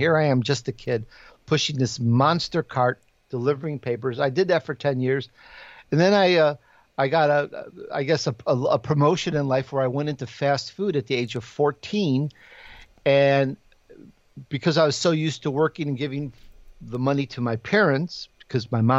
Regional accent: Chicago, Illinois, United States; accent: Chicago; So you could probably tell a little bit of my accent because I grew up in Chicago, and it doesn't sound Italian, though you can tell I'm Italian because I always talk with my hands.

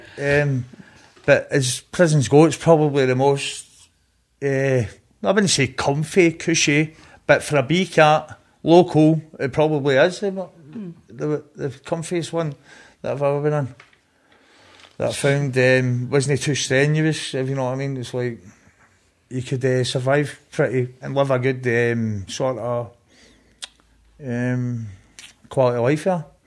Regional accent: Scotland, United Kingdom; Growing up in Scotland, by becoming desensitised toward violence and like knife crime

